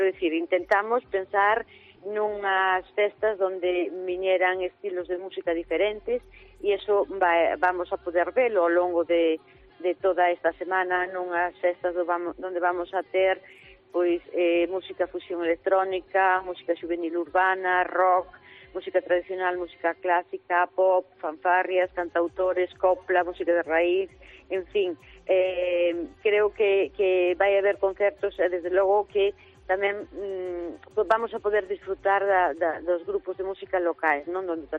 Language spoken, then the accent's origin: Galician; Lugo, Galicia, Spain; gusta nosa participar aos que somos de Lugo